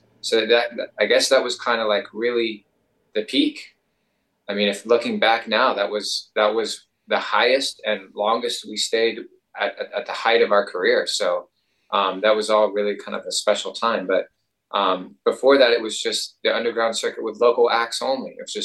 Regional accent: the South, United States; Because that's how I grew up, man. I grew up in the South.

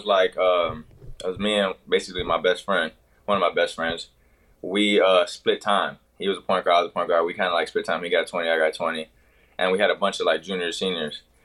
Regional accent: Miami, Florida, United States; so growing up in Miami, since it's not really big on, like, basketball

